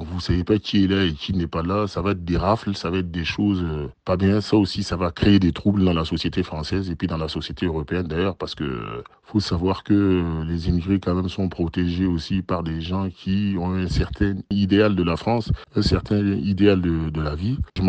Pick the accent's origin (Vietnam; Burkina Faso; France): Burkina Faso; Ouagadougou, Centre; je suis d'origine ouest-africaine, donc je me sens un peu émigré quand même parce que j'ai grandi à Ouagadougou, j'ai fait une bonne partie de ma vie à Ouagadougou